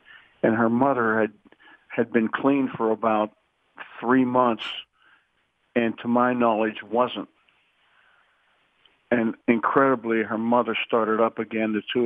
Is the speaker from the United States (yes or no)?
yes; Shadyside, United States; You and I, we should be talking about making jokes, talking about growing up in Shadyside together.